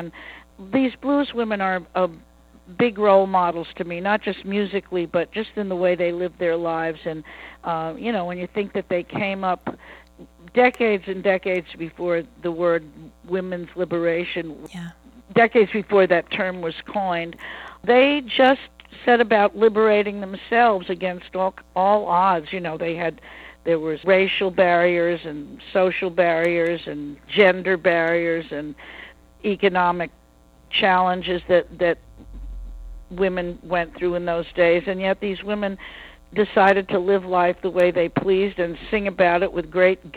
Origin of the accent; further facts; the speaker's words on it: New York City, New York, United States; My start, well, I grew up in Greenwich Village and was surrounded by what I now jokingly call the folk scare of the early 60s.